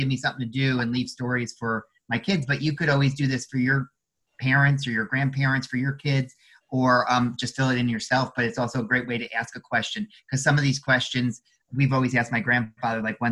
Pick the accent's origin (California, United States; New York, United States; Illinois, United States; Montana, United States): New York, United States; East Greenbush; I grew up in East Greenbush and my mom lives in Gilderland now. So we're from the Capital District.